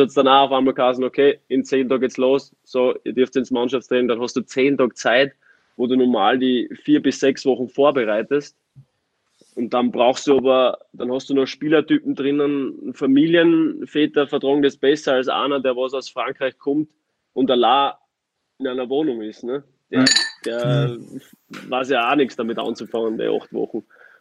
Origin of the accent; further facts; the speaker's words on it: Austria; now in Bielefeld, Germany; Es ist vergleichbar mit Graz in meiner Heimat.